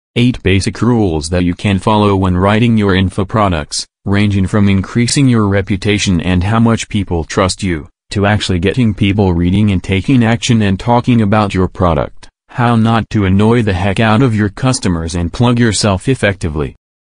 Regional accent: England, United Kingdom; Now I'm from England, and sometimes have a problem with this.

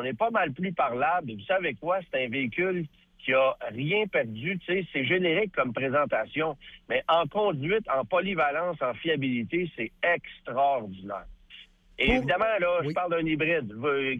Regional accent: Quebec, Canada; tous les petits véhicules qu'on achète chez nous au Québec

